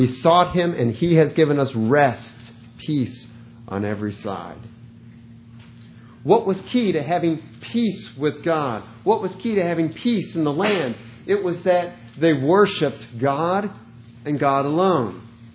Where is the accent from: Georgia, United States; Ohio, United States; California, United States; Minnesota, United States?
Ohio, United States; some of you know that my hometown is where Rutherford B. Hayes, 19th president of the United States, was born.